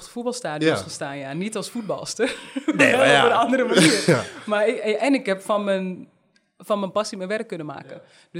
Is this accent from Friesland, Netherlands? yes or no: no; Uithoorn, North Holland, Netherlands; ik ben opgegroeid in Uithoorn, dus net buiten Amsterdam. En dan woonde ik in een flat, in de Monet-flat, 10 verdiepingen.